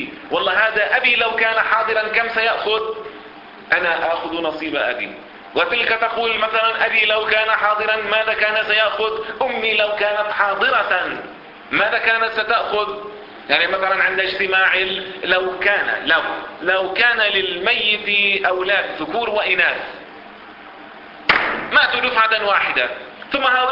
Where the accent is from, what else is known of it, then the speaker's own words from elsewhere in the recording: Lebanon; نعم حصلت عندنا في لبنان وكان عليها مشاكل